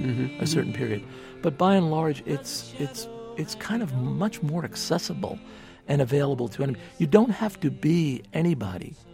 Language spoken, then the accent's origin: English; Hoboken, New Jersey, United States; I grew up in Hoboken